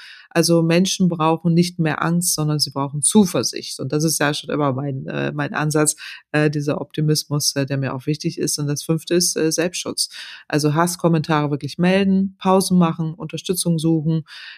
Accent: North Germany, Germany; ich komme aus Norddeutschland, da dreht auch öfters mal der Wind

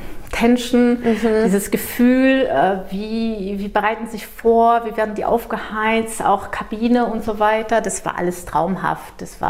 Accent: Brazil; now in Germany; Ich bin in Brasilien geboren, aufgewachsen.

